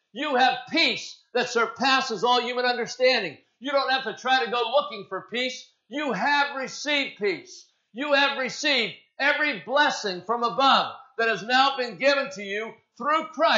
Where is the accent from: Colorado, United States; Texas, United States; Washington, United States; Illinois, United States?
Texas, United States; Coppell; I was brought up in Coppell. Small community, but I had a lot of friends my age.